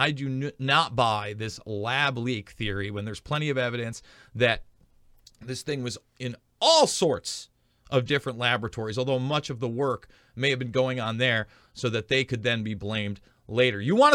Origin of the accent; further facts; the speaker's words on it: New York, United States; New York is my home state.